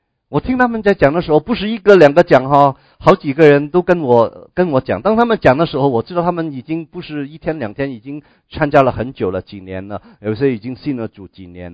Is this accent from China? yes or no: yes; China; 我们中国人那么多年千年的历史的里面，有很多很多我们称为圣人的人